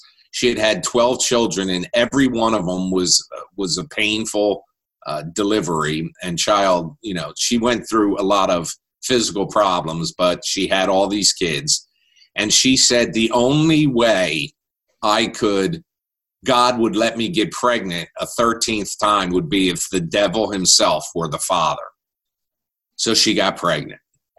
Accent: New Jersey, United States; I've been born and raised in South Jersey.

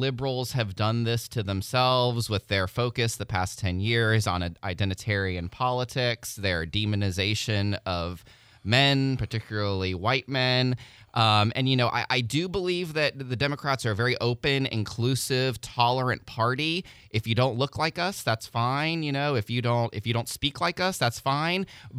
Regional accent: Miami, Florida, United States; I grew up in Miami, and you're right, I am Jewish.

